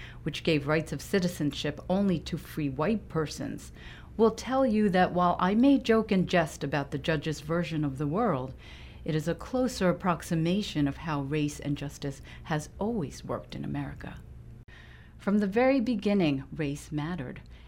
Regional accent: United States; He is British and white. I am an American of Japanese ancestry.

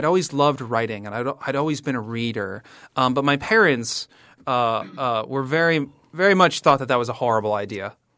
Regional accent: Midwest, United States; born or raised there

